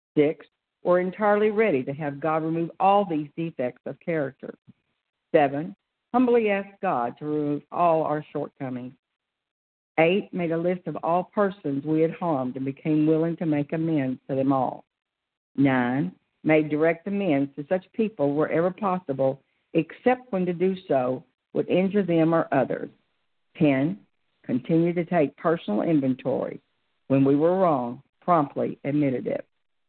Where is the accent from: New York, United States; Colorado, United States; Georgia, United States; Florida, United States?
Florida, United States; Pensacola; I'm from Pensacola, Florida, and I'm a grateful recovered compulsive overeater.